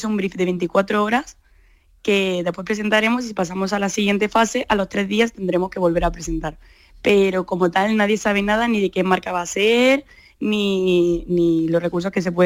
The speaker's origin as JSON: {"language": "Spanish", "town": "Córdoba", "region": "Andalusia", "country": "Spain", "said": "Yo de Córdoba"}